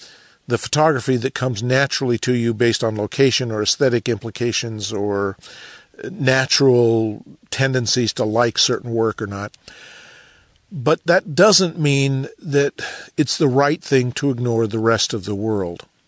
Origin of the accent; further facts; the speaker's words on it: Oregon, United States; And probably because that's the aesthetic I grew up with photographically. I was raised in Oregon.